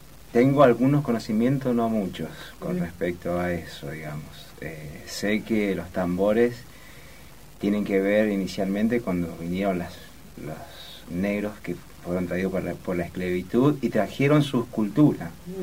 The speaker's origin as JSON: {"language": "Spanish", "region": "San Juan", "country": "Argentina", "moved": "yes", "said": "Que yo soy de San Juan y tengo la pausa del norteño. No me lo quedé, no me lo dejé allá, lo tengo acá."}